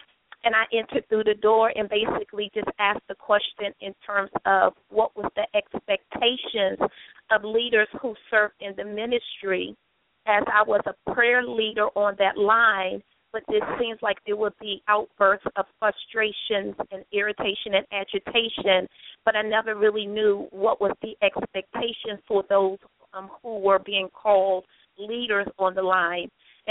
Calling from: Washington, District of Columbia, United States; I'm actually calling from the Washington, D.C. metropolitan area.

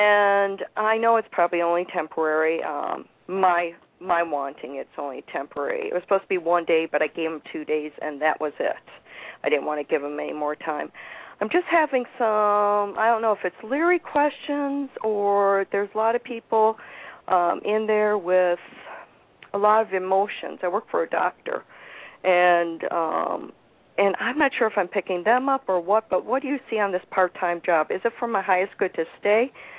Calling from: Florida, United States; I'm calling from Florida.

